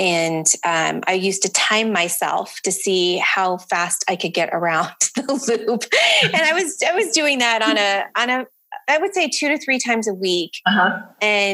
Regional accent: California, United States; I'm from Southern California. Mm-hmm. I am 50.

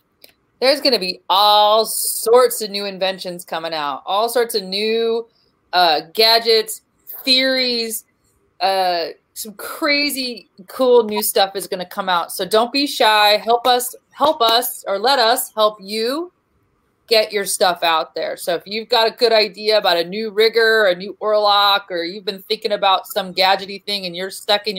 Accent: Oak Ridge, Tennessee, United States; Yeah, Oak Ridge is my alma mater. I grew up in Oak Ridge

